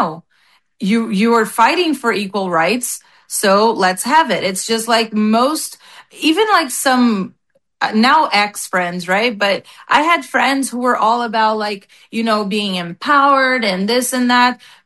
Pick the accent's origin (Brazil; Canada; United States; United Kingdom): Brazil; I moved here, you know, in hopes that I can get a better life. And I do. I do have an amazing life. I love this country so much. I'm so grateful for everything that I've achieved here. Things that would never be possible back in Brazil.